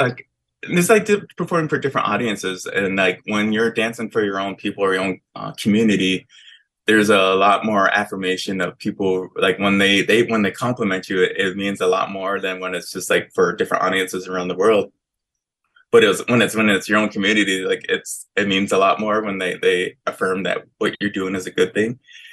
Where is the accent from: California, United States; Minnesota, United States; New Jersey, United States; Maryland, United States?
California, United States; Los Angeles; And then growing up in Los Angeles, there's like a huge, like a melting pot of cultures.